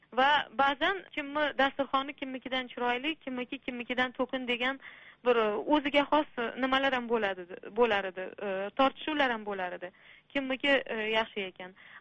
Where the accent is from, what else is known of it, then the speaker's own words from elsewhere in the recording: Samarkand, Samarqand Region, Uzbekistan; Eroniy, onam tojiklar. Va Samarqandda hamma Eronilar turadigan mahallada yashaganmiz. O'sha mahallada tug'ilib o'sganman.